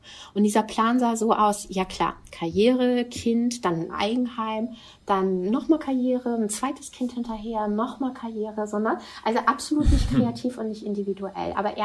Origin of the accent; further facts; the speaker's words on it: Lisbon, Portugal; Und 3 Tage später saß ich in Lissabon, in meiner Heimatstadt. Ich habe halt in Lissabon studiert.